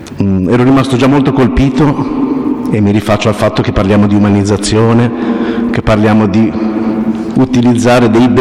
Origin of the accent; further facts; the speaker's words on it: Genoa, Liguria, Italy; ho detto che come genovesi non siamo portati